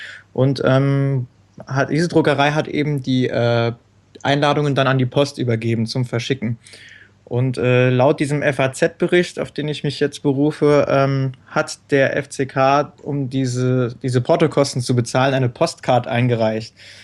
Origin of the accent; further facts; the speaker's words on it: Rhineland-Palatinate, Germany; Ich komme aus der Nähe von Kaiserslautern und studiere auch an der TU in Kaiserslautern.